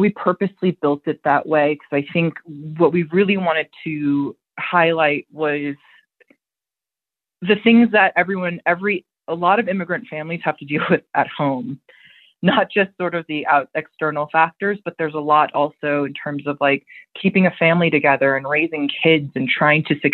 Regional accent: United States; I'm an American, so American producers produce the film.

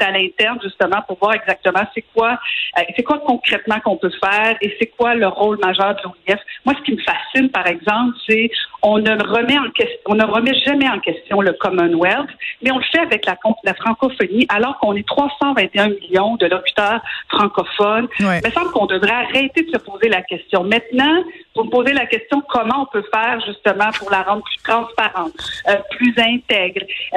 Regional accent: Quebec, Canada

